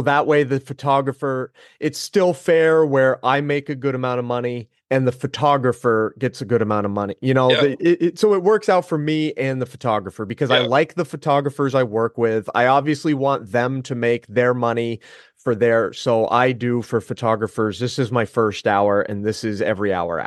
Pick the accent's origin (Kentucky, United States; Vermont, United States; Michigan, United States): Vermont, United States; You know, I'm from Vermont. I can cover my entire state, you know, end to end in a day